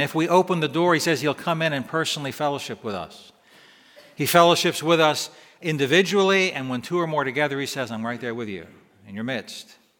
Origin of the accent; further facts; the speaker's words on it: Annapolis, Maryland, United States; When I was 10 years old, we moved from Eastport to the banks of Weems Creek in Annapolis.